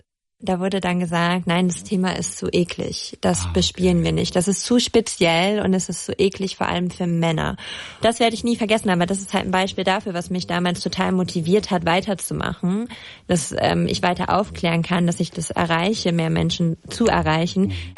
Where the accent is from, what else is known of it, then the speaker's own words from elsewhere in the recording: Lower Saxony, Germany; ich komme ja aus Ostfriesland